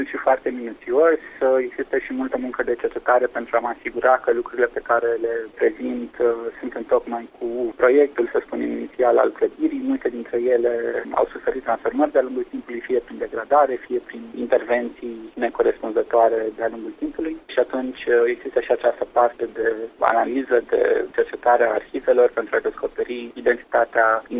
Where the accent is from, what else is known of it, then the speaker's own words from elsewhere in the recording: Iași, Iași County, Romania; acum am început cu Iașul pentru că este orașul natal